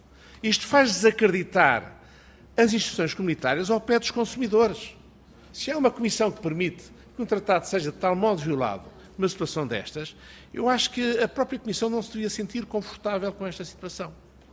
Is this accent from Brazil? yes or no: no; Portugal; enquanto português